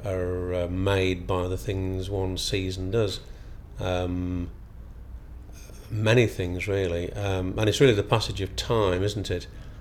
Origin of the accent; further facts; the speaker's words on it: North West England, United Kingdom; my family, I come from Cumberland, or Cumbria as it's now called, and my family are farmers from the Northern Lake District.